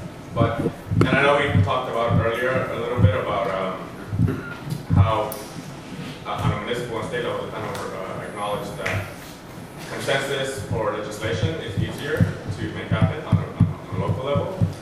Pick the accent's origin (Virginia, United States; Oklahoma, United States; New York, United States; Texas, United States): Texas, United States; I come from a big state, I come from Texas, and the border state, our legal system is very, very powerful and very influential.